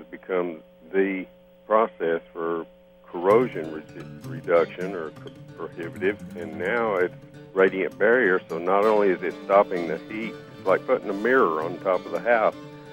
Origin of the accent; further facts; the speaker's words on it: Pennsylvania, United States; I was raised up in Pennsylvania and close to Lancaster County, where they have a big population of it.